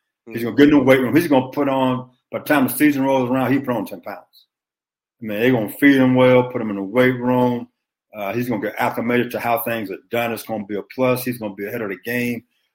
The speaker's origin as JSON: {"language": "English", "town": "Beaumont", "region": "Texas", "country": "United States", "said": "I'm from Beaumont, Texas, okay?"}